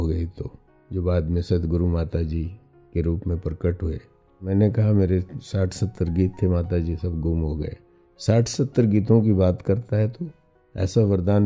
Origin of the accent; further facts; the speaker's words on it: Nepal; मैंने पहले ही बताया कि मैं नेपाल का रहने वाला हूँ